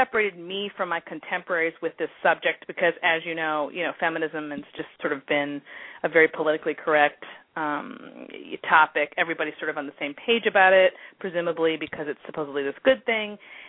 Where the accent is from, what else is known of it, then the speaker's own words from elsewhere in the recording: Midwest, United States; It is, and it's only because I'm from the Midwest.